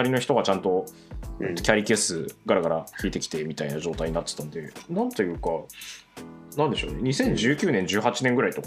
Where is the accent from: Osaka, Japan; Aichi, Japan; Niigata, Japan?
Niigata, Japan; 私もちょっといろいろあってあの地元新潟に戻ったりはしたんですけど